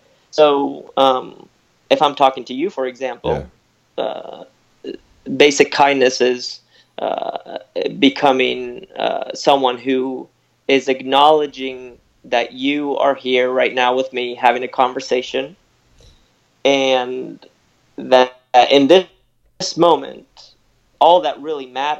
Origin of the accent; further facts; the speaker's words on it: Alicante, Valencian Community, Spain; Yeah, I moved with my family to Spain when I was five. Okay. So in 1987.